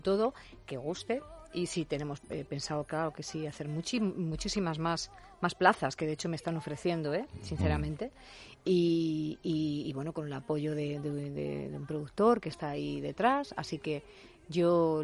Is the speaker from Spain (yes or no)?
yes; Spain; Soy la única española que ha cantado en Hoy como Ayer